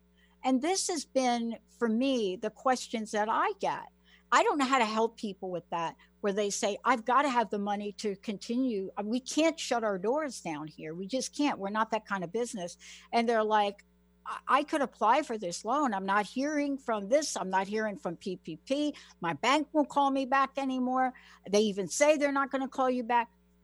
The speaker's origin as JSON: {"language": "English", "region": "New York", "country": "United States", "tie": "born or raised there", "said": "I'm from New York, grew up on the East Coast, so I get to watch Cuomo every day."}